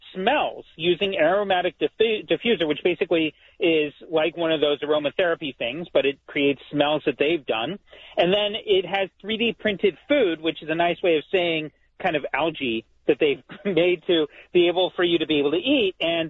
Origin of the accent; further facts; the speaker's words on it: California, United States; I'm from California, so we say soda.